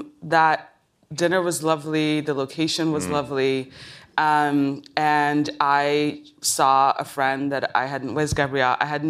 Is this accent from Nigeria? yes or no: yes; Lagos, Nigeria; born there; I was born in Lagos, Nigeria. And it's a crazy, chaotic, beautiful piece of heaven. I love Lagos, still go to Lagos.